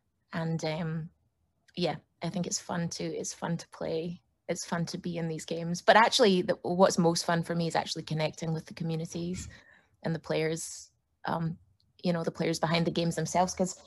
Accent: Scotland, United Kingdom; now in Los Angeles, United States; I mean, I was born in Glasgow, but I grew up in a tiny village outside of Glasgow, you know.

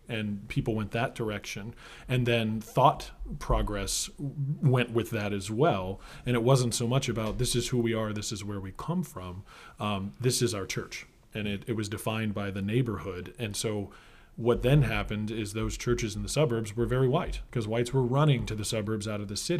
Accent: Scotland, United Kingdom; I'm super Scottish.

